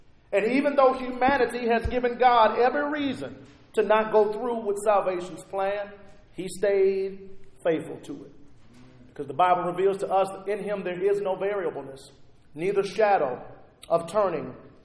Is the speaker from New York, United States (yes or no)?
no; Rockford, Illinois, United States; part of my hometown in the audience today.